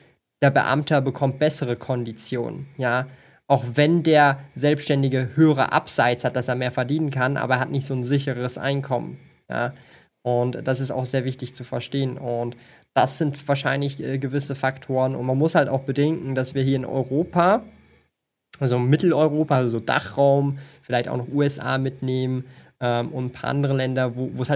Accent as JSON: {"language": "German", "country": "Switzerland", "said": "Bei uns in der Schweiz ist, glaube ich, gedeckelt bei 10%."}